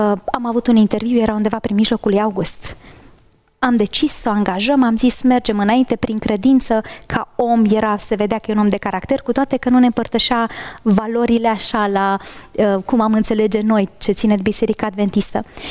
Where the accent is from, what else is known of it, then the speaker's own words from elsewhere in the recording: Maramureș County, Romania; eu sunt din Maramureș, da?